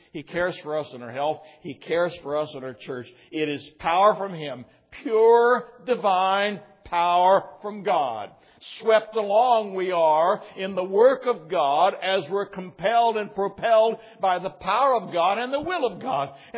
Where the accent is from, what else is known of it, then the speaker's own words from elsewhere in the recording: Kentucky, United States; And I'm from Casey County, this wonderful state.